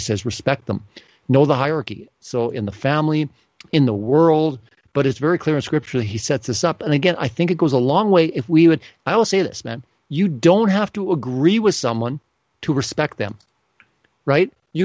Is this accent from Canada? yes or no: yes; Canada; I mean, we're from Canada. We're like visiting.